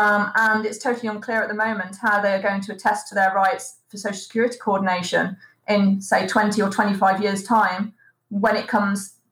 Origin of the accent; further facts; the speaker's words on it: United Kingdom; now in Italy; as a Brit living in Italy